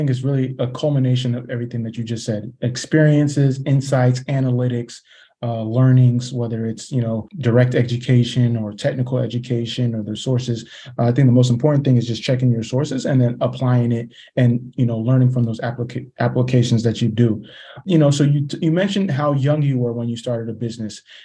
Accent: Nigeria; And obviously, you know, us both being Nigerian

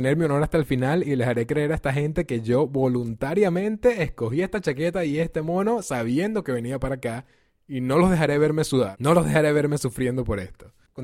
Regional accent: Venezuela; also born or lived in Miami, United States; porque yo vengo de Venezuela y luego vengo de Miami, que son súper tropicales, súper cálidas.

